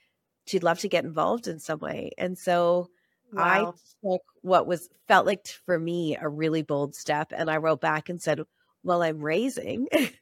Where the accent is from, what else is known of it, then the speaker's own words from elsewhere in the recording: South India, India; I'm South Indian from, you know, Catholic.